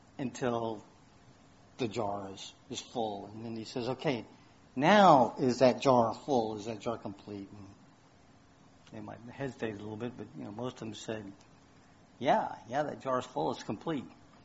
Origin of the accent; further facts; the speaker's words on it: Houston, Texas, United States; You know, I grew up in Houston. I know about combat driving. That's how I was raised.